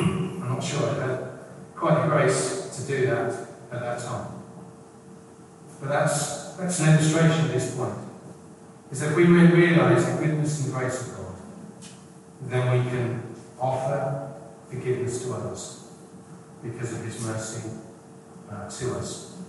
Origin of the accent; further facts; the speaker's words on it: South East England, United Kingdom; When I was growing up on the Isle of Wight